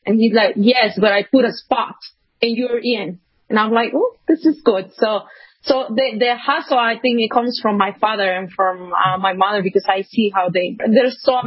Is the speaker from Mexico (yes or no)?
yes; Mexico; I'm from Mexico. I'm currently living in Mexico as well, and it is kind of freezing here also